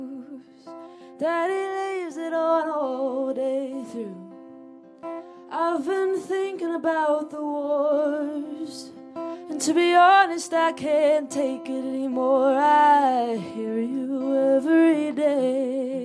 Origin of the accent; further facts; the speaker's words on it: East Coast, United States; now in Los Angeles, United States; I'm here from Los Angeles, California today, and it really is incredible to be here. I'm from the East Coast, so I feel at home.